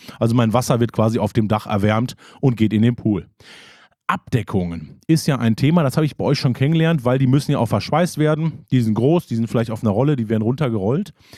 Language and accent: German; Hagen, North Rhine-Westphalia, Germany; Ich war einmal in der Saunalandschaft und da haben die einen Schwimmteich gehabt in meiner Heimat Hagen.